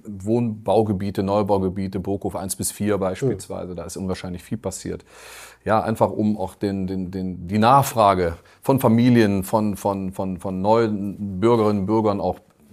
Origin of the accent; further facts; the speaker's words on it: Schwalmtal, North Rhine-Westphalia, Germany; ich bin 48 Jahre alt, habe eine, na klein ist sie nicht mehr, eine 9-jährige Tochter, bin verheiratet, lebe seit meiner Kindheit in Schwanthal, in Amern.